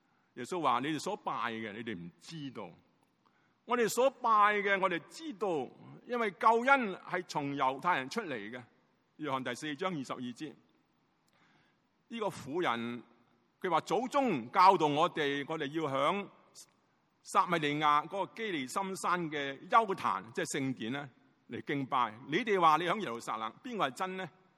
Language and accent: Cantonese; Hong Kong; 我是香港嚟嘅牧师